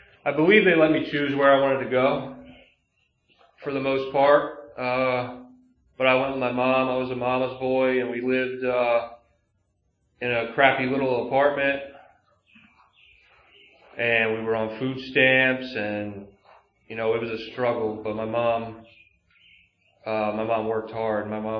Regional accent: Nazareth, Pennsylvania, United States; I grew up not far from here. I grew up in Nazareth, like half hour north of here.

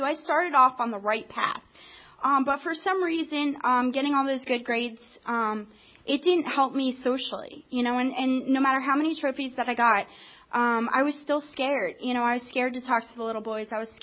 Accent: New Jersey, United States; also born or lived in Florida; I ended up in school down in Florida. I grew up in New Jersey. I went down there because I thought, you know, surely I won't get in trouble down there.

